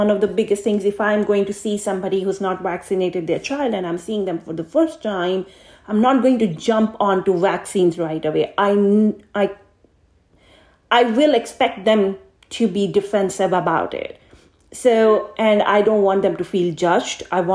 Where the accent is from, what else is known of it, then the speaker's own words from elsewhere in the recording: India; I was born and raised in India